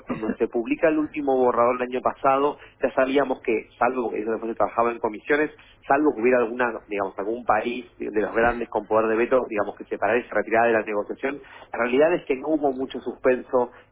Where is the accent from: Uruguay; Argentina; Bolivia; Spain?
Argentina; va a sonar mal porque soy argentino